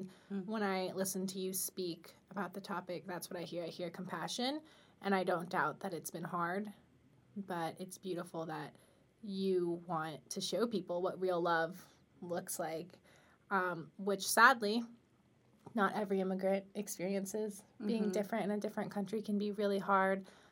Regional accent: Florida, United States; And growing up in Florida, a very diverse state, I feel like I was constantly surrounded

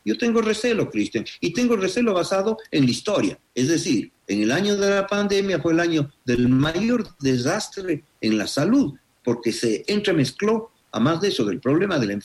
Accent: Cuenca, Azuay, Ecuador; Les saludo desde mi ciudad natal, desde Cuenca, porque estamos trabajando en territorio.

